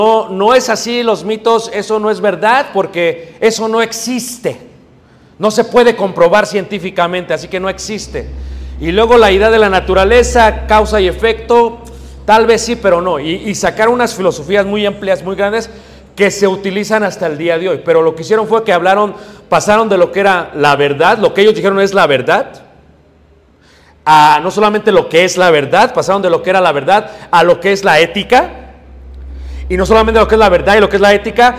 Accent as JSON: {"language": "Spanish", "region": "Mexico City", "country": "Mexico", "tie": "born or raised there", "said": "yo crecí en Ciudad de México"}